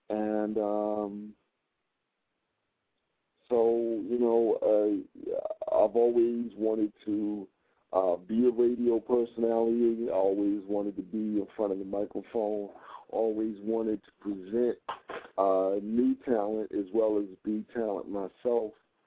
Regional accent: Atlantic City, New Jersey, United States; Born and raised in Atlantic City, New Jersey. Section of town I'm from is called Maryland Avenue, but you could probably fit the whole city inside of West Philadelphia or North Philly.

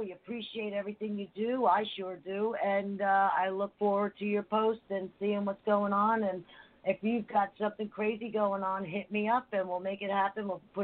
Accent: Harrison, New Jersey, United States; and from where I grew up in Harrison, New Jersey.

